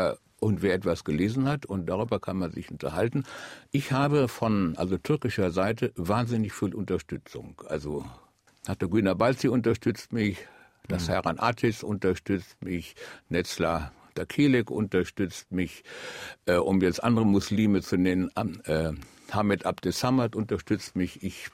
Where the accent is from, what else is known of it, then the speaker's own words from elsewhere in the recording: Recklinghausen, North Rhine-Westphalia, Germany; Ach, ich komme aus Recklinghausen.